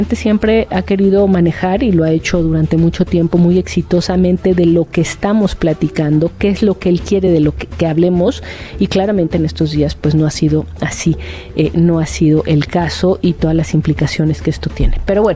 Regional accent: Mexico; ante la gran debate que tenemos enfrente como mexicanos y como sociedad

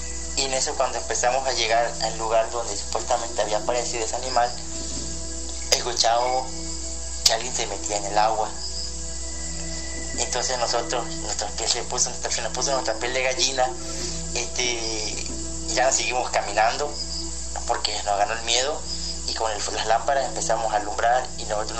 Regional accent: Tenosique, Tabasco, Mexico; yo soy de Tenosique, Tabasco

